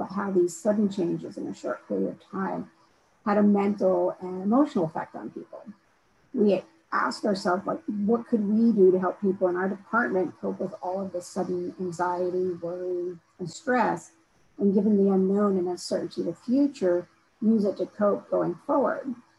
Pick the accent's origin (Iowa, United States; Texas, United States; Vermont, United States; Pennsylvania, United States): Vermont, United States; New Haven; I am from New Haven, Vermont.